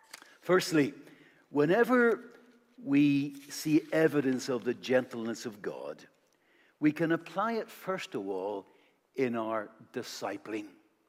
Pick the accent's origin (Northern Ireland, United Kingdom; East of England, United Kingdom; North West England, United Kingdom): Northern Ireland, United Kingdom; born or raised there